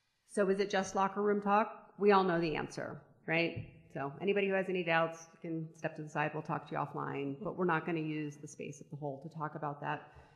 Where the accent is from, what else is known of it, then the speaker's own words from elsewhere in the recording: Berkeley, California, United States; where I come from in Richmond, I come from Berkeley, but in Richmond, California